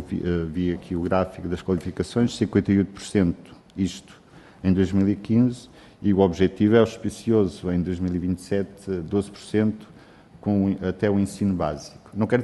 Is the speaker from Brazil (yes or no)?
no; Madeira, Portugal; sou da Madeira, estou cá há pouco tempo